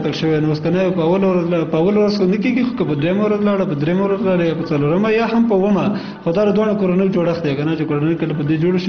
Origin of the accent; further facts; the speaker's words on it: Kunar, Afghanistan; تا ته ما مخکې وویل چې زه اصلا د کونړ ولایت اوسیدونکی یم. ګوره ما په نورستان کې وخت هم تیر کړی